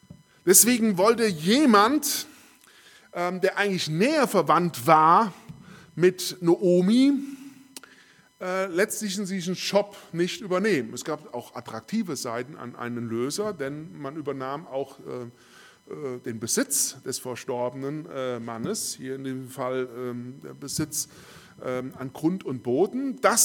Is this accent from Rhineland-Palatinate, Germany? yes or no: yes; Daaden, Rhineland-Palatinate, Germany; Ich komme ja aus Daden